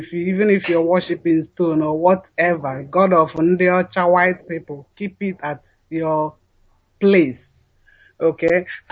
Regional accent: Uguta, Imo, Nigeria; now in Atlanta, United States; Calling from Atlanta, Georgia. I come from Uguta in Imo State, Biafra land.

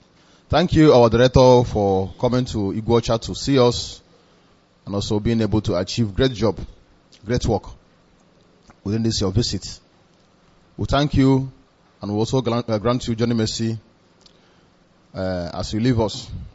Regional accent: Ohaji Egbema, Imo, Nigeria; I am from Ohaji Ebema, LGA of Biafra Land, Imo State.

